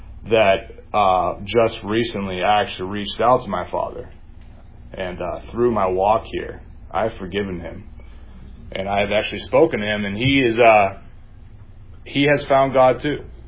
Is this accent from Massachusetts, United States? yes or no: yes; Lowell, Massachusetts, United States; I'm from Lowell, Massachusetts.